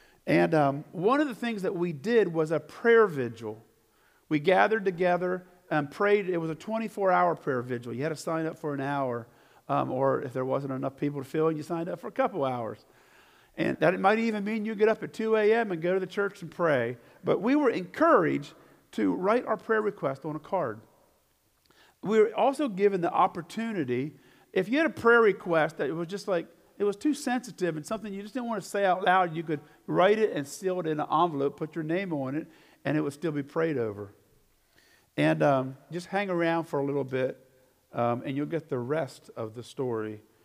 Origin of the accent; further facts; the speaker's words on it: Pennsylvania, United States; Prior to that, we lived in Colorado, and that's my wife's home. I grew up in Pennsylvania.